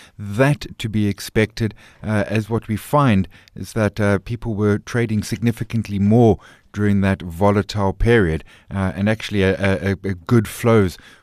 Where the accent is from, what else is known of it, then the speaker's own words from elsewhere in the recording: South Africa; So now, as South African individuals, we can now go in and buy these shares nice and simple.